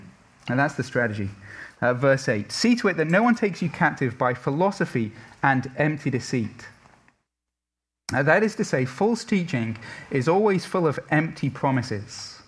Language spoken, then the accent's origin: English; England, United Kingdom; now in United States; I'm saying this even as an Englishman. You know, I've been in America long enough to realize that feelings matter.